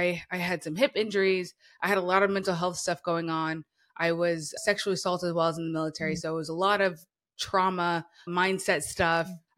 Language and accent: English; Marietta, Georgia, United States; was Marietta, Georgia. Okay. And so I knew that when I lived there, that this was not it.